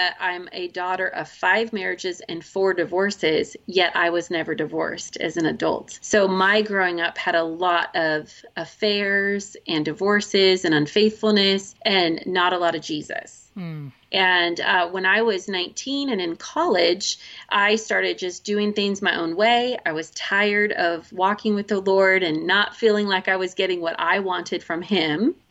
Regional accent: Oregon, United States; we are from Oregon.

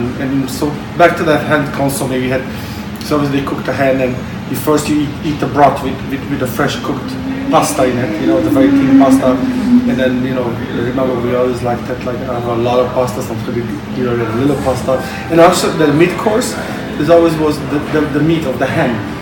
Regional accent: Hungary; English is a second language; I was born in Hungary. I'm Hungarian. I was born in Hungary. Back in then, there was behind the Iron Curtain, Russian occupied Hungary.

